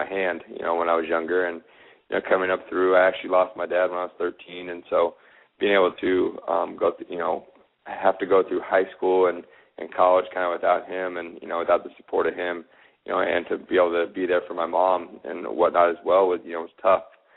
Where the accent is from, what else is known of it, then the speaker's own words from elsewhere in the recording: Stockton, California, United States; I resided in Chandler, Arizona. And so I'm from Stockton, California, and not being able to, be home for the first time with the family or the mom, was tough.